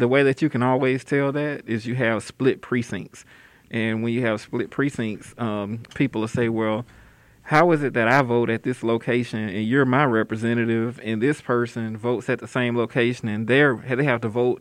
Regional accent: Prichard, Alabama, United States; I grew up in Pritchard, off of Pritchard Lane.

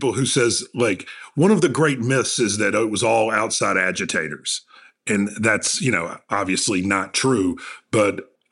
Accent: Clarksdale, Mississippi, United States; I'm from Clarksdale, Mississippi, and grew up a family of farmers, which I'm sure we'll get into later because my whole family still farms.

